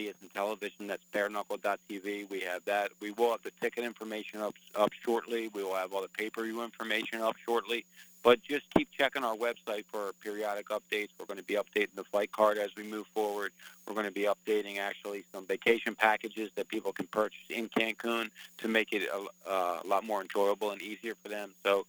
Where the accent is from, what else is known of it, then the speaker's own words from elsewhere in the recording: Philadelphia, Pennsylvania, United States; I'm from Philadelphia. I've promoted over 300 boxing and MMA shows in Philadelphia.